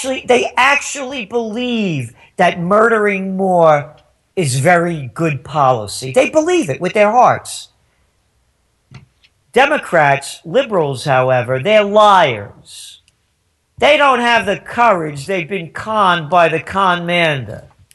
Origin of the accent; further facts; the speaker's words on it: United States; I'm an American.